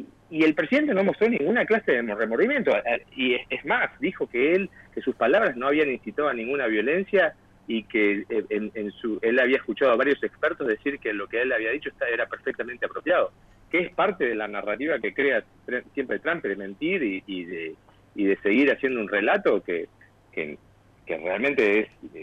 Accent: Argentina; yo soy argentino

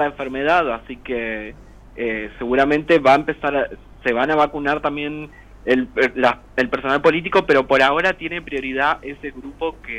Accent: Argentina; moved away; Aunque extraño la gente de Argentina y mi tierra, digamos

